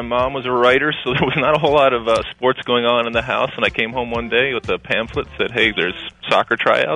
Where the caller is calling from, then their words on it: Secaucus, New Jersey, United States; I'm calling from beautiful Secaucus, New Jersey.